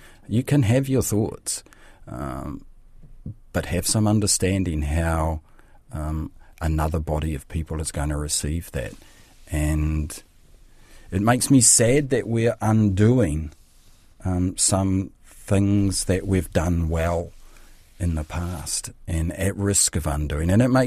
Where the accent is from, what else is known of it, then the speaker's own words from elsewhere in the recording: New Zealand; Is it just as a New Zealander now that I, and now that Māori have been powerful in my life